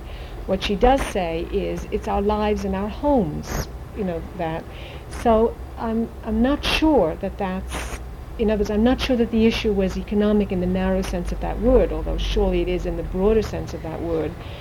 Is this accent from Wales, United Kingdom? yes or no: yes; Cardiff, Wales, United Kingdom; I grew up in Cardiff, which is a coal mining port in South Wales